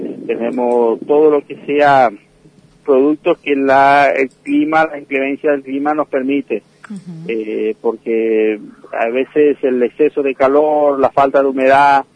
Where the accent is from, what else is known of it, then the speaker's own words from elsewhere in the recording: San Antonio, Misiones, Argentina; now in Iguazú, Argentina; yo soy nacido en San Antonio, o sea, zona norte también, nací, me crié en la chacra, soy agricultor de cuna, y vine a Iguazú ya hace 23 años, pero en las 2.000 hectáreas hace 5 años más o menos que estoy.